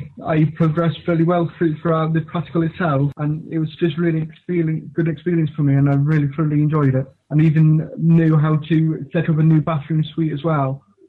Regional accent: Rhyl, Wales, United Kingdom; I'm doing a coming course with Trade for Trade Skills. I come from Real

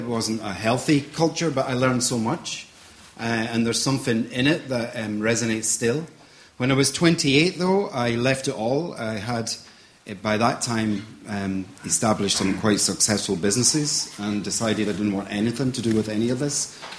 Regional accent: Scotland, United Kingdom; now in Cloughjordan, Ireland; I'm based in Clough Jordan, but I'm not Irish, as you can tell. I'm Scottish. I've lived here for 20 years. And I suppose I grew up in a community, a Presbyterian industrial community in the central belt of Scotland

